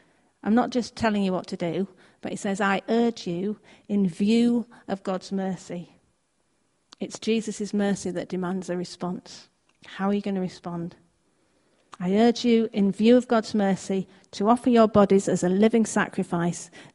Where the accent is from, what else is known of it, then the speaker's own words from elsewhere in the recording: Yorkshire and the Humber, United Kingdom; accent: Yorkshire; Well, I feel like I have to talk in a Yorkshire accent now, having been introduced as a Yorkshire woman.